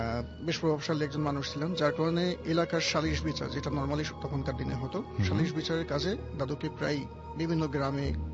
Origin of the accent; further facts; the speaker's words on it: Dhaka, Dhaka Division, Bangladesh; আমি মোহাম্মদপুর ঢাকা থেকে আসছি।